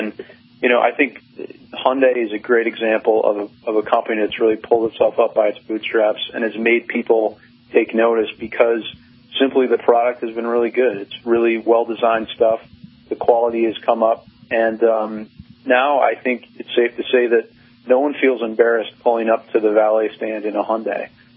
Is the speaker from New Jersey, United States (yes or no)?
no; Detroit, Michigan, United States; that pains me to say because I'm from Detroit and I live in Detroit